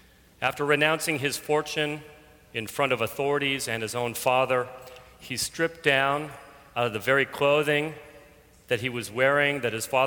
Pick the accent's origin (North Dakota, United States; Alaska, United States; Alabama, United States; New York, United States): Alaska, United States; growing up in a family of four boys, there was enough wildlife there for my parents. And growing up in Alaska afforded me a more basic appreciation for our reliance upon animals.